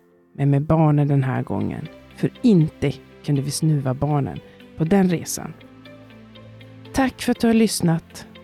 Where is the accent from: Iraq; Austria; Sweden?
Sweden; Norrland; Som introvert norrlänning är det inte min starkaste sida